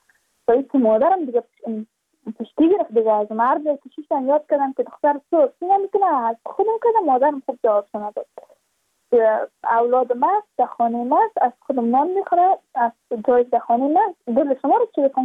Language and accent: Persian; Badakhshan, Afghanistan; ما از بدخشان هستیم